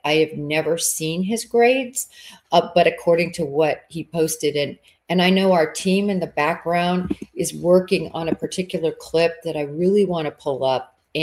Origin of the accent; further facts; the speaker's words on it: Midwest, United States; I grew up running in the Midwest where it was freezing cold.